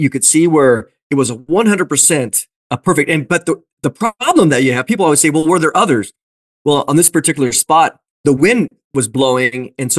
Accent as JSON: {"language": "English", "region": "Oregon", "country": "United States", "tie": "born or raised there", "also_born_or_lived": "Washington", "said": "And then growing up in Oregon, you know, Oregon, Washington, that's where I grew up, and being out in the forest all the time, you hear the stories."}